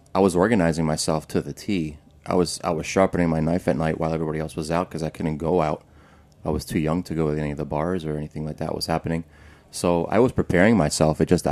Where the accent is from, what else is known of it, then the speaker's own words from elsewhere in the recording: Danbury, Connecticut, United States; also born or lived in Bethel, Connecticut; I grew up in Danbury, Connecticut, and then Bethel, Connecticut.